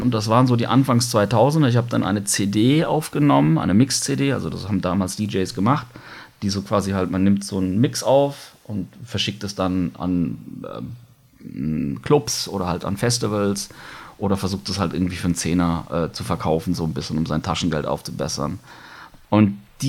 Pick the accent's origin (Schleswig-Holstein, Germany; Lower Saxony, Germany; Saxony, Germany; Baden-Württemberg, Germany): Baden-Württemberg, Germany; Aber ich komme halt aus Countryside-Verhältnissen. Die Schweizer kennen es vielleicht, die Verlängerung aus Basel raus, wenn man nach Deutschland fährt. 60 Kilometer weiter irgendwie so den Vorberg befahren. Und da passiert halt nicht so viel, würde ich sagen.